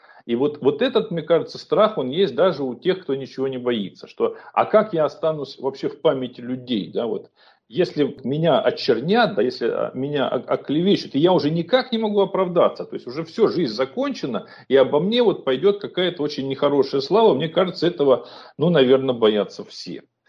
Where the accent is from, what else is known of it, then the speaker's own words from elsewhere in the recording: Saint Petersburg, Russia; если в моем родном городе, да, в Ленинграде